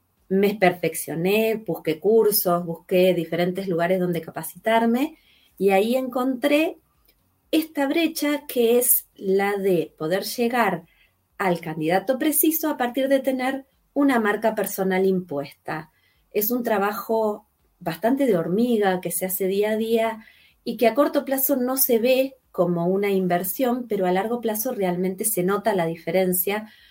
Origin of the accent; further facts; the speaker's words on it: Argentina; yo soy de Argentina, vivo en Miramar, en la costa de Argentina.